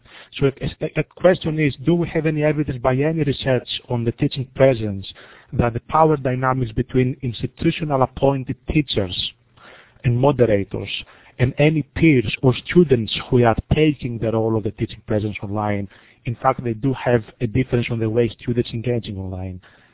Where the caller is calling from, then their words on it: Scotland, United Kingdom; I'm contacting from Scotland, actually. It's 7 o'clock here.